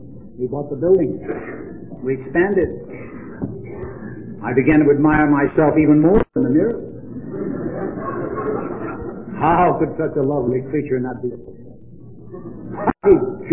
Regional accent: Ireland; I'm an Irishman.

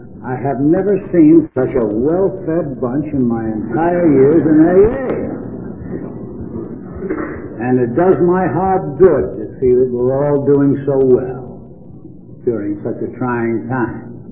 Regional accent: Ireland; I'm an Irishman.

